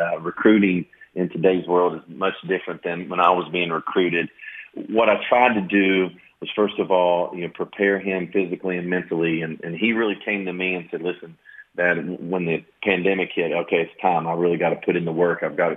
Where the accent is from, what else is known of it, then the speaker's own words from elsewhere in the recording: Knoxville, Tennessee, United States; now in Lexington, United States; we've been here now 9 years, and I'm from Knoxville, Tennessee.